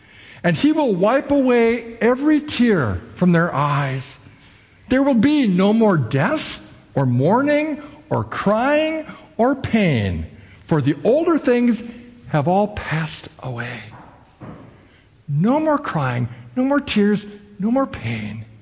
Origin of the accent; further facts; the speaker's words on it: Minnesota, United States; When I grew up in Minnesota, the winters were long, long.